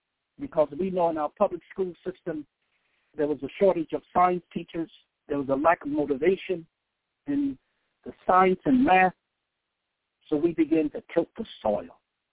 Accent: Dothan, Alabama, United States; born there; I was born in Dothan, Alabama. And going to school barefoot in a one room with a potbelly stove at the age I was in kindergarten.

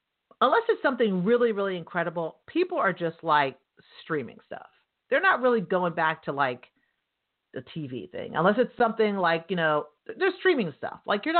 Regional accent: New York, United States; Thank you for my accent. I'm a New Yorker. Got that swag.

